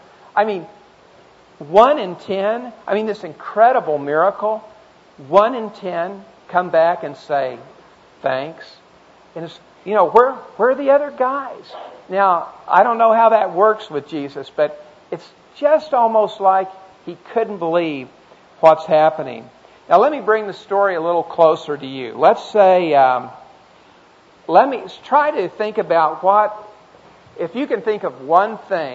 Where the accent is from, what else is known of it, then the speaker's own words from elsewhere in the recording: Tulsa, Oklahoma, United States; And I grew up in Tulsa and went to a Baptist church.